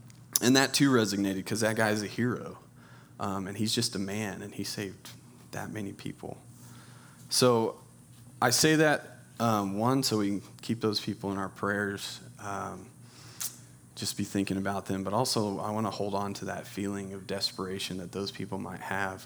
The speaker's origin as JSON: {"language": "English", "region": "Texas", "country": "United States", "tie": "born there", "accent": "Texan twang", "said": "I was born in Texas, so if you hear some twang and some y'alls, that's why."}